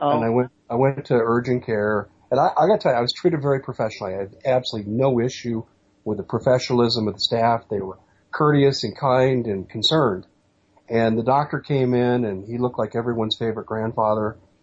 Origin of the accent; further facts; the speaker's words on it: Denver, Colorado, United States; I grew up in the Denver area, and all the communities up there in Denver have a regulation